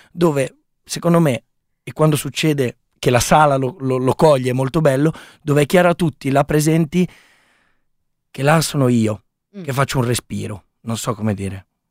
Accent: Milan, Lombardy, Italy; io non sono bosniaco, io sono milanese, sono della Barona.

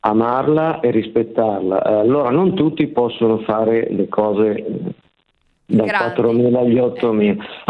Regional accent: Milan, Lombardy, Italy; born there; sono nato a Milano, ma non sono più milanese di residenza.

